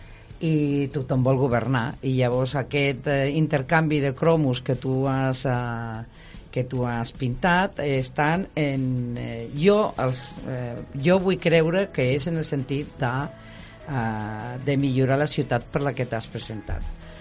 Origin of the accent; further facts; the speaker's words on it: Castelldefels, Catalonia, Spain; Jo sóc de Castelldefels